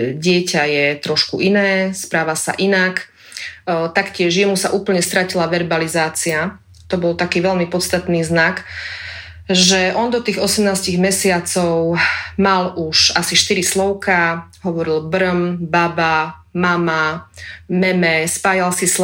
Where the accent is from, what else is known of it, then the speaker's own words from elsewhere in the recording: Žilina Region, Slovakia; now in Teplý vrch, Slovakia; ale som rodená Liptáčka. Vždy sa tu s láskou vraciam.